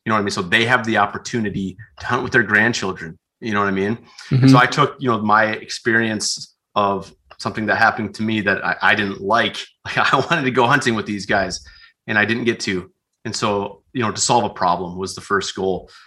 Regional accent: South Dakota, United States; Because I grew up out in Western South Dakota, Central and Western South Dakota.

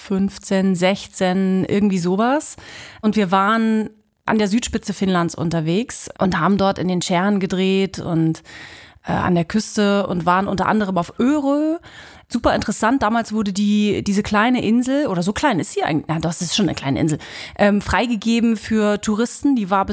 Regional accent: Mecklenburg-Vorpommern, Germany; now in Kiel, Germany; Ich komme ja aus dem Osten, das heißt, ich bin an der Mecklenburger See, Usedom, das war mein Kindheitsspielplatz.

